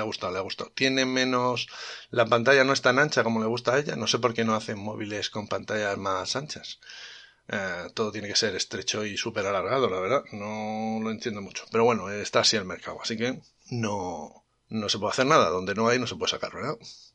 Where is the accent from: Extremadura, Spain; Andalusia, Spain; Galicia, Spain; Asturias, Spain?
Extremadura, Spain; Cáceres; este tío es de Cáceres, ¿vale? Y como es de mi terruño